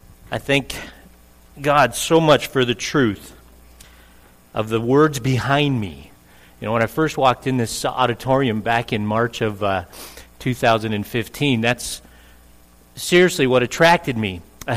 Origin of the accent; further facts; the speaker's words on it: Calgary, Alberta, Canada; You know, I was born and reared in Calgary, and that's the first time I was on the Kananaskis Trail.